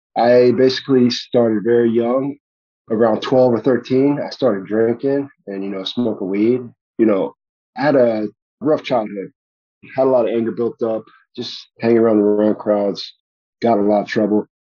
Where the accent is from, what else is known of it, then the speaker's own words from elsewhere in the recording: Florida, United States; But like I said, I'm from South Florida originally. And a lot of my, I mean, if you don't know, down there is like sober living home capital of the world.